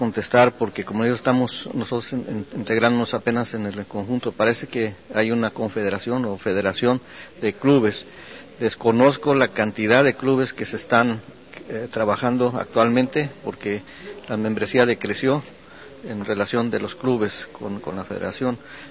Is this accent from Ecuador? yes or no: no; Guadalajara, Jalisco, Mexico; moved away as an adult; Yo dejé un negocio en mi tierra, en Guadalajara, y reinstalarse uno aquí con toda mi familia es un poco difícil.